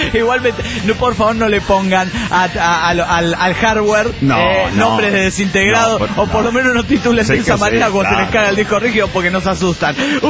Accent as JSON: {"language": "Spanish", "region": "Tarija", "country": "Bolivia", "said": "Por eso los tarijeños somos bolivianos. Por decisión propia, no porque nos hayan convencido, no, porque nosotros queremos."}